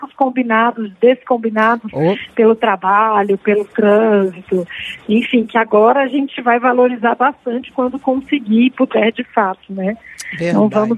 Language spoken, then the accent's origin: Portuguese; Goiânia, Goiás, Brazil; now in São Paulo, Brazil; Eu sou de Goiânia, minha formação é de Goiânia. Eu moro em São Paulo.